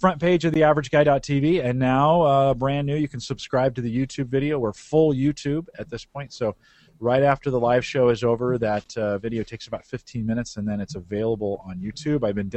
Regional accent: California, United States; And I told you I grew up in California. We used to have those all the time.

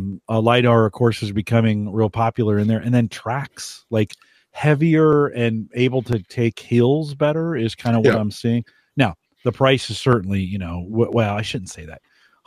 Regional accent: California, United States; I grew up in the Bay Area, so I'm a Giants fan.

